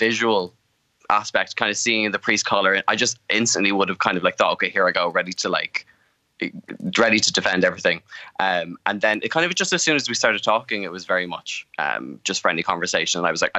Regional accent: Dublin, Leinster, Ireland; I am a 26-year-old drag queen. I am from Dublin.

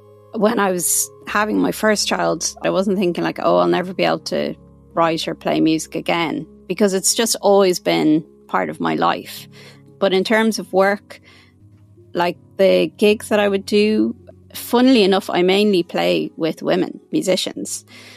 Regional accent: Ireland; I'm an Irish, well, Dublin-based composer and musician.

